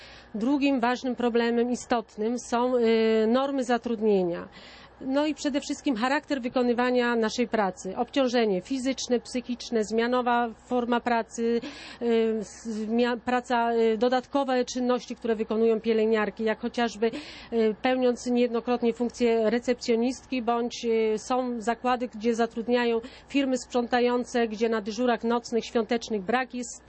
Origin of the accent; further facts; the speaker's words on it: West Pomeranian Voivodeship, Poland; Ja akurat pochodzę z województwa zachodniopomorskiego